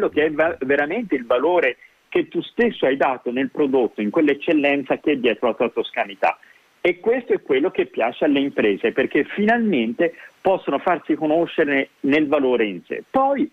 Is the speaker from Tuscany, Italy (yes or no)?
yes; Tuscany, Italy; perché è tipico di come noi siamo toscani